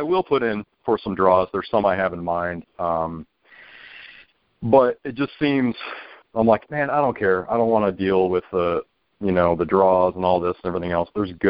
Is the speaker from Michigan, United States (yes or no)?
yes; Michigan, United States; I've been hunting for all my life. I grew up in Michigan, you know, everything from rabbits and pheasants.